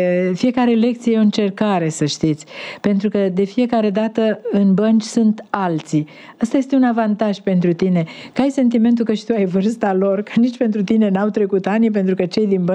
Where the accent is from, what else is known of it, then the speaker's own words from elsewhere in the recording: Drobeta-Turnu Severin, Mehedinți County, Romania; Zic: de la Turnul Severin.